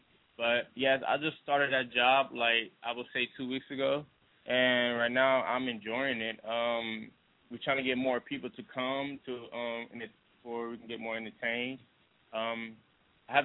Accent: Cleveland, Ohio, United States; I'm a dancer from Cleveland. I'm 19 years old, and that's just my talent.

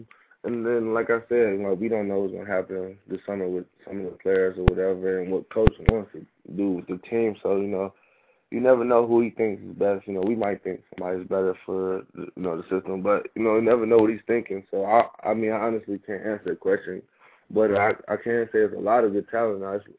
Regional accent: Michigan, United States; Not because I'm from Michigan

